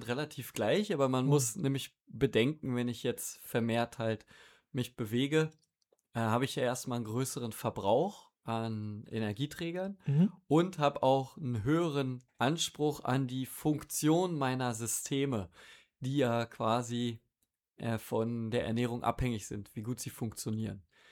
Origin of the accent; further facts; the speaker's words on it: Berlin, Germany; ich komme auch aus Berlin